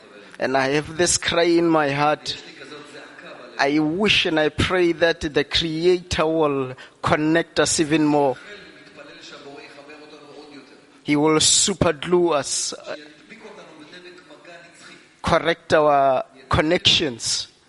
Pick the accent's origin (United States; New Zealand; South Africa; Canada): South Africa; from South Africa.